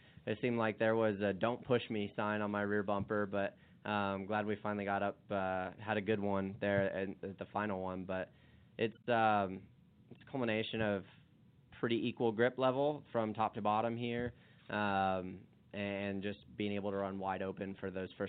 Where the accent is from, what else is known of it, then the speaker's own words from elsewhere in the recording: Arizona, United States; I just want to say, so I'm from Arizona.